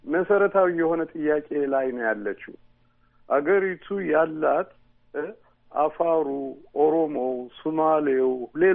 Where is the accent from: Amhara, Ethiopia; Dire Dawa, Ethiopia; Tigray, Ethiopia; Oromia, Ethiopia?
Amhara, Ethiopia; Gondar; እኔ ኩሩ አማራ ነኝ፣ ኩሩ ጎንደር ነኝ ማለት እችላለሁ።